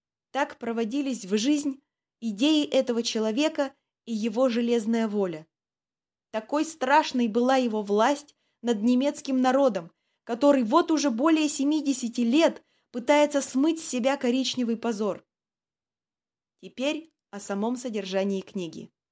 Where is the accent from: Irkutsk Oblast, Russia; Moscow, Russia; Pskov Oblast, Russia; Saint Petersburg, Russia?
Pskov Oblast, Russia; Vybor; В моем родном селе Выбор Новоржевского района Ленинградской области, ныне это Псковская область